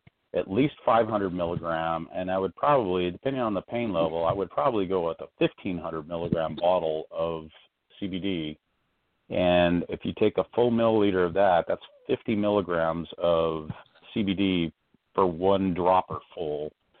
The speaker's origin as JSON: {"language": "English", "town": "Phoenix", "region": "Arizona", "country": "United States", "said": "I'm from Phoenix, Arizona."}